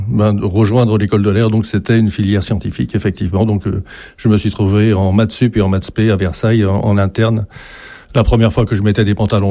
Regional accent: French Polynesia; moved away as an adult; now in France; je suis né dans le Pacifique et j'ai vécu toute mon enfance dans le Pacifique avant de venir à l'âge de 18 ans en métropole, comme on dit

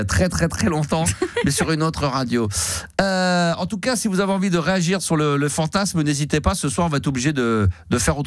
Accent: Nice, Provence-Alpes-Côte d'Azur, France; Je suis niçois d'autant plus.

